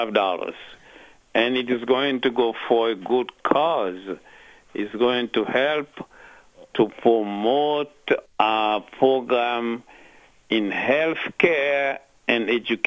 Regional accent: Haiti; Secondly, I am from Haiti, and I know firsthand the conditions there

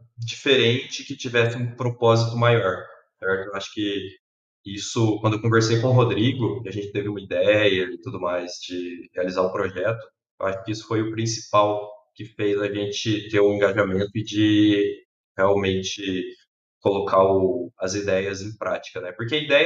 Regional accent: Londrina, Paraná, Brazil; sou de Londrina, nasci e fui criado aqui. Eu sou engenheiro civil, formado pela Universidade Estadual de Londrina.

